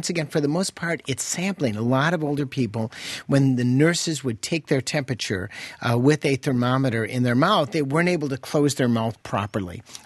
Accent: Chicago, Illinois, United States; first language English; It's my first language, but the real problem is I'm from Chicago. I mean, I was born and bred in Chicago. And, you know, we talk differently in the Windy City.

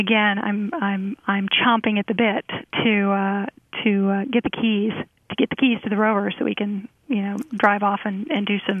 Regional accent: United States; But as an American, I feel like this is something that would be hard to do anywhere else

